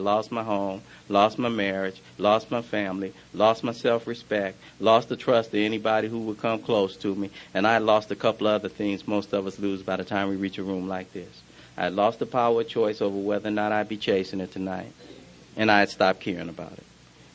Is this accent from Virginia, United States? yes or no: no; Los Angeles, California, United States; You know, I grew up in South Central L.A., hard to watch. You know, I come from a large family, six boys in my family.